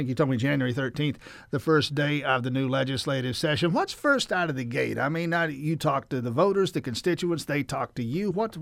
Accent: Georgia, United States; I'm from South Georgia, Grady County.

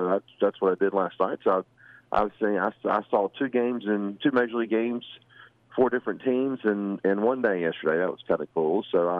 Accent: Waycross, Georgia, United States; grew up together in Waycross, and he moved out here.

